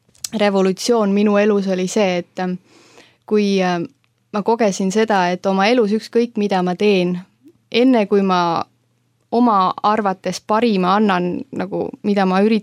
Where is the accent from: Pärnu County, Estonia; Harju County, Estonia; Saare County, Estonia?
Saare County, Estonia; olen Saaremaalt pärit ja üsna parasjagu suurest Eesti perest. Meil on, mul on kolm venda ja üks õde lisaks minule ja kuulun hetkel siioni kogudusse Kuressaares